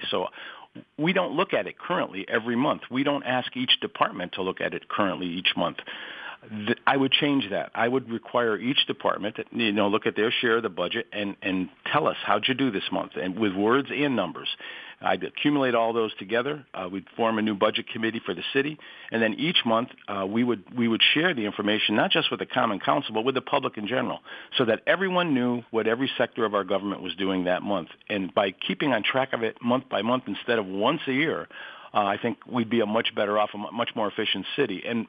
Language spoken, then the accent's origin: English; Amsterdam, New York, United States; I was born and raised in Amsterdam.